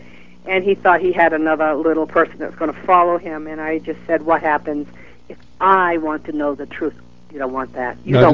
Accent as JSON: {"language": "English", "region": "New Hampshire", "country": "United States", "said": "because I'm originally from New Hampshire"}